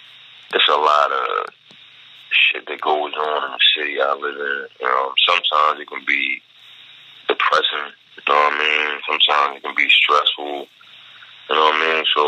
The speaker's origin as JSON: {"language": "English", "town": "Baltimore", "region": "Maryland", "country": "United States", "said": "I'm from Baltimore, bro."}